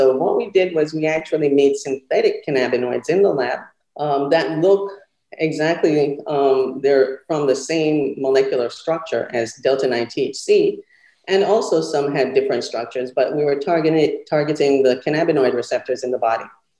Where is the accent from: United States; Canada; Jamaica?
Jamaica; So I was raised in Jamaica, born and bred in Jamaica.